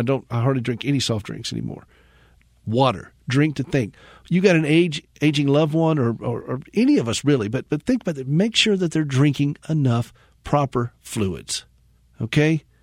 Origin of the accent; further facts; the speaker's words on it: the South, United States; Okay, so look, I'm from the South. I like sweet tea.